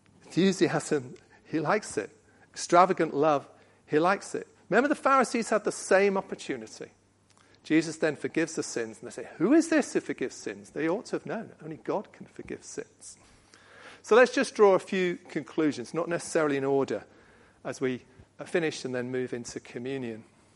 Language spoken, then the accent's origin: English; England, United Kingdom; Yeah, but we're English, most of us.